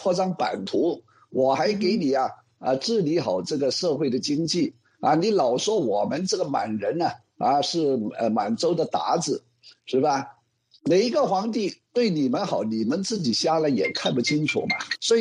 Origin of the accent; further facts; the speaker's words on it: Hong Kong; 我们香港人就跟上海人一样，想岁月静好过点的小日子